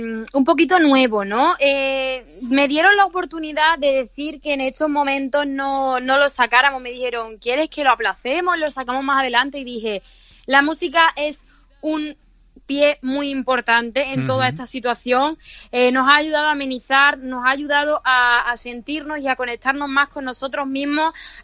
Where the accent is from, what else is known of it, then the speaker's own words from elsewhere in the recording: Málaga, Andalusia, Spain; cumplí 17 en agosto, pero sí, soy súper joven, bueno. Y sí, soy de la tierra, soy malagueña.